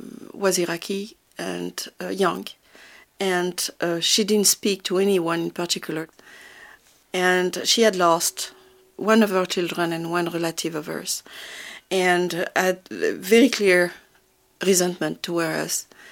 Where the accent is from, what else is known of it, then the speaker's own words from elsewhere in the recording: France; English is a second language; moved away; I grew up in France, and after the war, my grandfather worked with the resistance, the French resistance.